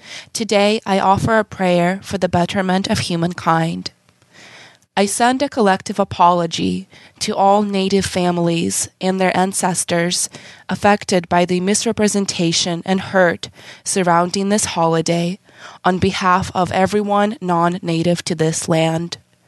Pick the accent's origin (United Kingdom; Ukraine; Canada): Ukraine; now in United States; I've only been here, you know, I came from Ukraine. I've only been here about 18 years.